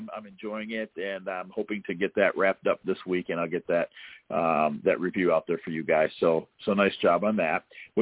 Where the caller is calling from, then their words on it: Charlotte, North Carolina, United States; from Charlotte, North Carolina.